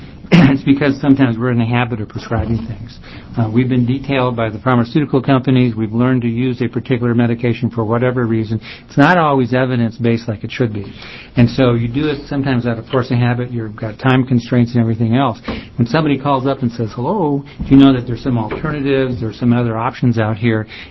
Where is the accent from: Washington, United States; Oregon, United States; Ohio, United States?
Oregon, United States; Salem; I'm a pediatrician from Salem.